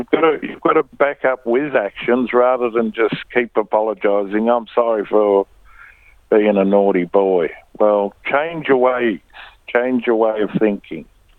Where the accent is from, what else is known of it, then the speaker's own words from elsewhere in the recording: Balranald, New South Wales, Australia; I did a gig in my hometown of Balranald on the weekend